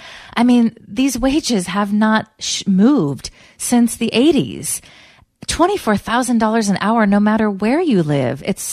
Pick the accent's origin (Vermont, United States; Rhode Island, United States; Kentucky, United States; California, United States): California, United States; Petaluma; I grew up in Petaluma, which is about 45 minutes north of San Francisco.